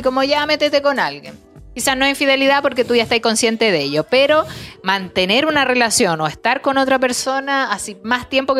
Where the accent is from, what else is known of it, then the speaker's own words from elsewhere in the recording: Valdivia, Los Ríos, Chile; Nosotros somos de Valdivia.